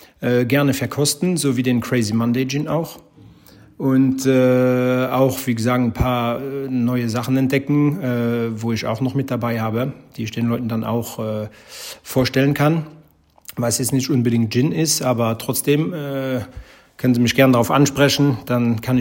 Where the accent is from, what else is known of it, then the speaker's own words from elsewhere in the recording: Luxembourg; Bin aus Luxemburg, der kommt aus Belgien.